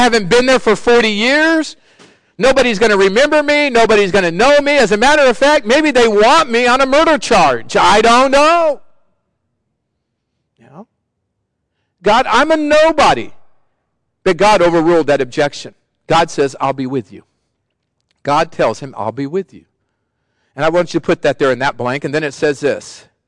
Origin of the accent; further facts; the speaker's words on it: Sacramento, California, United States; I grew up in Sacramento, go to the state fair.